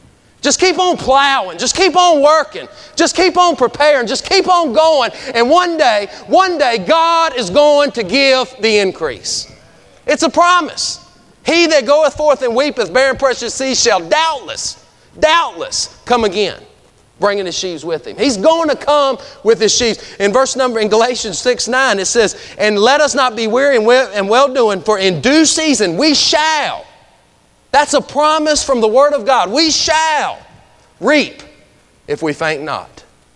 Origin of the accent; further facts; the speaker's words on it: United States; I'm from Greene County, okay? I know how things get out in Greene County.